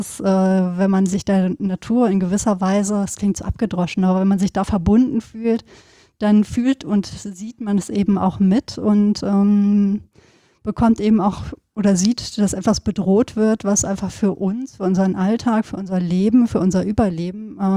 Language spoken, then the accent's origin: German; North Rhine-Westphalia, Germany; wir kommen ja auch beide aus Gegenden, du aus dem Bergischen, ich aus dem Sauerland, wo es immer viel geregnet hat.